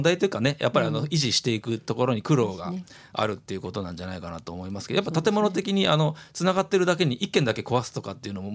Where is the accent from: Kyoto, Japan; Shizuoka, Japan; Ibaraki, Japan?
Kyoto, Japan; 僕京都生まれなんですけど、僕はですね、いわゆる町屋がある京都の町って五番の目になってるんですけど、その五番の目の中からちょっと外れた嵯峨野とか嵐山のあたりにいまして